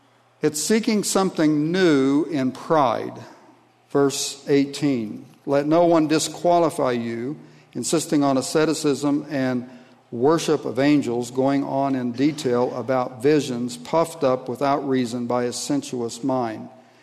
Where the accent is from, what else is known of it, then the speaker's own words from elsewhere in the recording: Ohio, United States; when I grew up in Southeast Ohio, my dad worked at a Buick dealership as parts and service manager